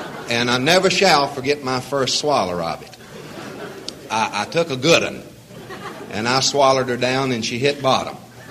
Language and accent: English; North Carolina, United States; I want to say just a few words about North Carolina, my home state, possibly the finest state in this entire union.